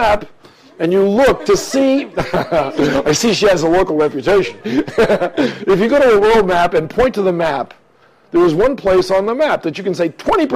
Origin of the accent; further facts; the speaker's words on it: New Orleans, Louisiana, United States; I'm from New Orleans.